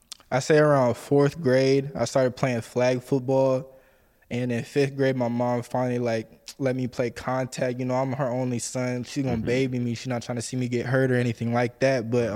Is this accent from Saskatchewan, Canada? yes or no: no; Vancouver, British Columbia, Canada; my hometown of Vancouver. Well, not hometown, but where I grew up